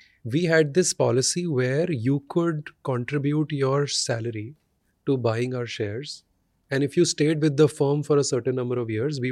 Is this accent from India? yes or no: yes; Faridabad, Haryana, India; English is a second language; So I grew up in Faridabad.